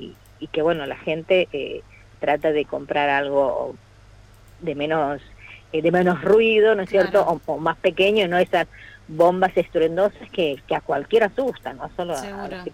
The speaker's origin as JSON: {"language": "Spanish", "town": "La Banda", "region": "Santiago del Estero", "country": "Argentina", "said": "Yo soy de la Banda."}